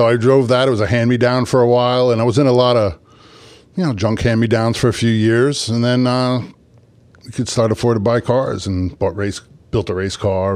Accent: New York, United States; So I'm from New York.

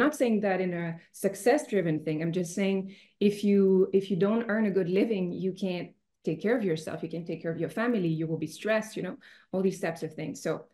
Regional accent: Belgium; now in United States; where I come from, so I come from Europe in Belgium, but I find in the United States as well, where I'm staying right now

